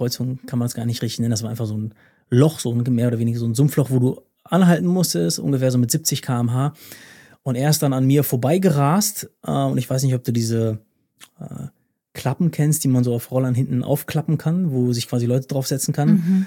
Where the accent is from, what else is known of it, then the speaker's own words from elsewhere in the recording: Paderborn, North Rhine-Westphalia, Germany; hab einen Bachelor gemacht in Paderborn, in meiner Heimatstadt, bin quasi wieder zurück zu Mami